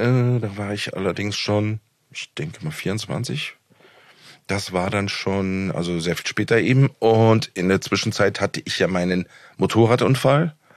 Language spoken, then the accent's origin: German; Berlin, Germany; ich bin also in Berlin-Neukölln aufgewachsen und es hat sich schon abgezeichnet, dass das irgendwie so ein bisschen eine krasse Ecke ist. Im Grunde genommen bin ich da gleich um die Ecke aufgewachsen wie Christiane F.